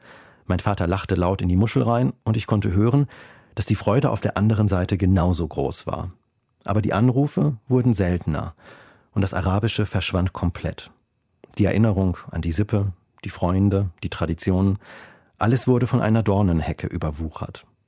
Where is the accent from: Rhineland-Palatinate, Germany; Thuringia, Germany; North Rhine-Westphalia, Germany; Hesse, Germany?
North Rhine-Westphalia, Germany; born there; mein Vater kommt aus einem fernen Land, dem Irak. Mehr konnte ich dazu nicht sagen. Ich bin im Ruhrgebiet geboren und in einer Kleinstadt aufgewachsen. Zusammen mit meiner deutschen Mutter, meiner Schwester und Papa. Wir waren noch nie im Irak.